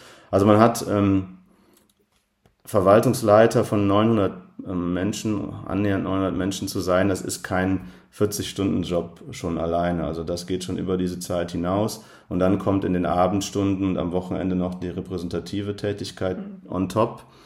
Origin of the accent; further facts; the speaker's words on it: Euskirchen, North Rhine-Westphalia, Germany; Und deswegen kommt für mich für so ein Amt nur Euskirchen als meine Heimatstadt in Frage.